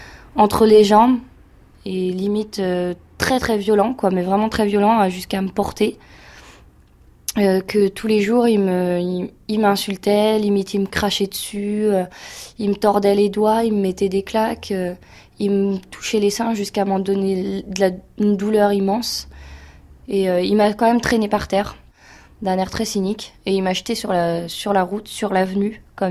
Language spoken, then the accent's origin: French; Saint-Brieuc, Brittany, France; born there; now in Charenton, France; Et je viens de Saint-Brieuc à la base, donc je suis née là-bas, en Bretagne.